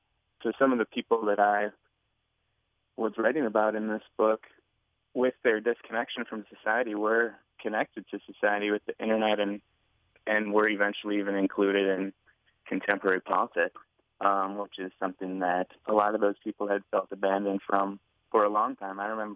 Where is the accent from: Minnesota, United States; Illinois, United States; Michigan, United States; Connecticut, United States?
Minnesota, United States; Cambridge; also born or lived in Hibbing, United States / North Dakota, United States / South Dakota, United States / Montana, United States; I guess I was born in Hibbing, and then we moved a lot. I lived in 10 different towns before I went to high school in Cambridge, Minnesota.